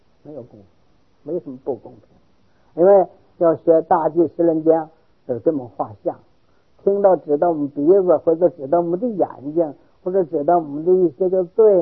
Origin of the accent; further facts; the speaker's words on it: China; 那现在日本人生活还很好，经济还很发达，我们中国人还是这么受苦。